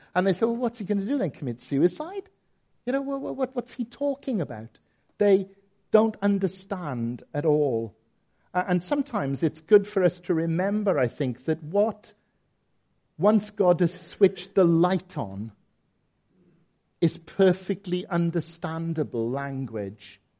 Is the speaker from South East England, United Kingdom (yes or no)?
no; Merthyr Tydfil, Wales, United Kingdom; I came from Merthyr Tydfil and I'm going to the grave.